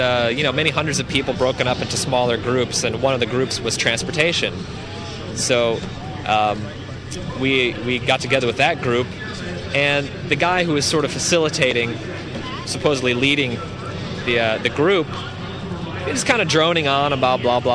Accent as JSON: {"language": "English", "town": "Cleveland", "region": "Ohio", "country": "United States", "said": "Not originally. I'm from the Cleveland area, suburbs of Cleveland."}